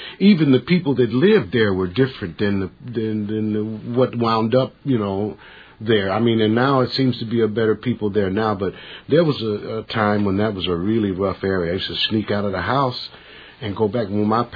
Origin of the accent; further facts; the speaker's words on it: Indianapolis, Indiana, United States; born there; I was born in Indianapolis, Indiana. My father was Shoshone Indian